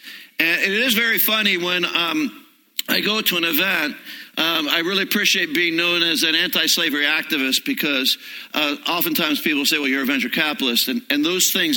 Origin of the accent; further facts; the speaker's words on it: San Francisco, California, United States; I'm from San Francisco.